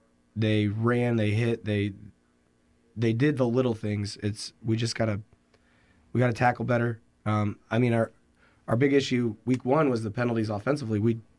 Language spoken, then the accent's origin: English; Jimtown, Indiana, United States; And, you know, I come from Jimtown. We were the same kind of beneficiary. Like, we bordered Penn and Elkhart Memorial, and we had kids that would transfer from Memorial.